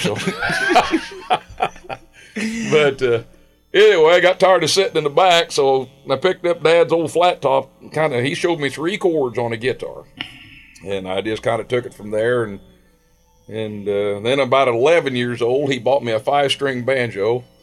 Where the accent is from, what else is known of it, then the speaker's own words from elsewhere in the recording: Illinois, United States; they'd hear my accent, and they'd say, "Where are you from?" I'd say, "Well, I'm from this." And I'd say, "A little town, little Calhoun County, a little county in Illinois."